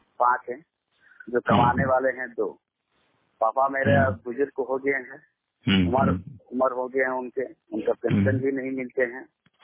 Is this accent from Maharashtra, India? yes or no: no; Jharkhand, India; मेरा पता जिला बोकारो पड़ता है, वो थाना जरेडी फिलेज मेरा गांव है, मेरा तेरह टोला पाथुरिया और पंचायत मेरा पड़ता है जगछंडा, जो पोस्ट है पाथुरिया।